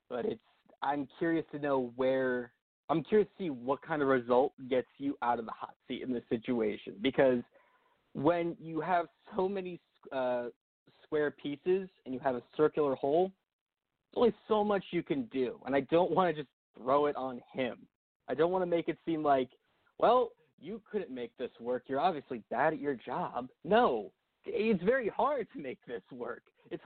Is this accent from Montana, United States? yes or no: no; New York, United States; me and you, we're from New York, New Jersey.